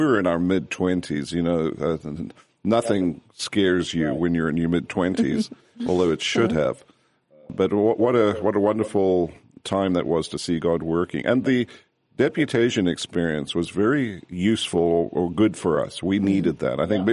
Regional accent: Zimbabwe; born there; moved away as an adult; So my father was born in Rhodesia. I was born in Rhodesia.

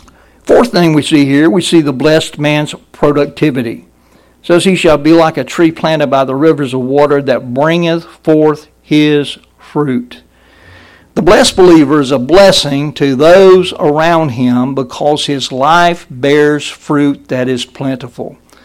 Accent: the South, United States; I grew up in the South with the pine trees, the evergreen trees. It's a lot different than being up north.

